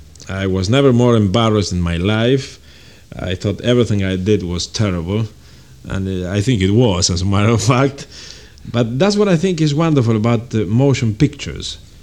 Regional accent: Buenos Aires, Argentina; born there; English is a second language; I was born in Buenos Aires, Argentina.

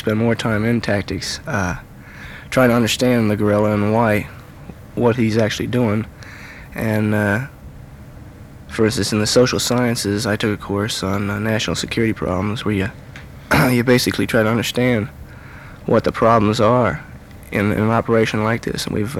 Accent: Riverside, California, United States; I'm from Riverside, California.

